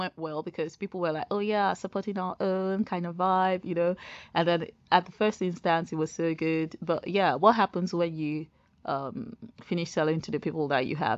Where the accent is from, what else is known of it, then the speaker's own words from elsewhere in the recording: Nigeria; moved away as an adult; now in United Kingdom; So I was born back home in Nigeria, but I moved to the UK with my husband.